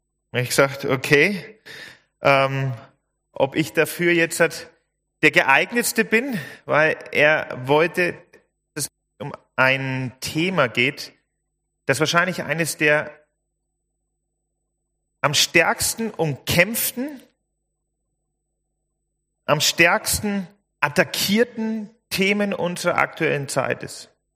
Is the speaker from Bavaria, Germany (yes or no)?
yes; Bavaria, Germany; Ich bin aus der Nähe von Nürnberg. In der Nähe von Heroldsberg, kennen vielleicht die meisten, Klagscheid, Kleingescheid. Ich bin 29 Jahre alt, dieses Jahr geworden.